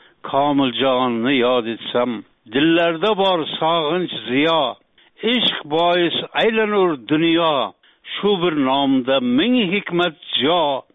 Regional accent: Gurlan, Khorezm Region, Uzbekistan; bizning qishlog'imiz Gurlar rayoni bog'lamida bo'lsa

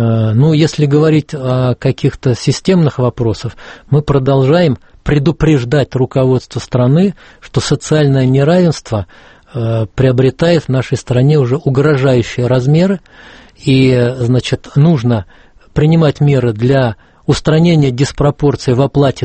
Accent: Tsarskoye Selo, Saint Petersburg, Russia; born there; Отечество мне Царское Село.

